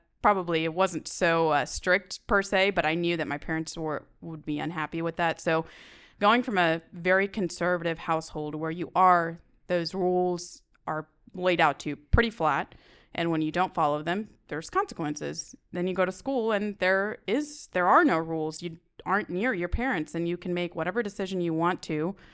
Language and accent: English; India; now in United States; I was born and raised in India until my family immigrated to the United States. A little bit about my background. I grew up in a Hindu family.